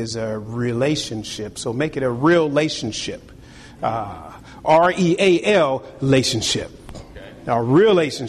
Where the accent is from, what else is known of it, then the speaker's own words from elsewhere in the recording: Los Angeles, California, United States; I remember growing up in Los Angeles in the 80s.